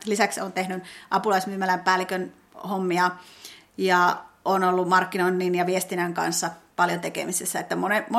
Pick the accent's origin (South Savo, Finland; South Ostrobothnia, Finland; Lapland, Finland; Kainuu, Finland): South Savo, Finland; Joroinen; No Joroisista olen kotoisin ja olen siellä syntynytkin joskus aikanaan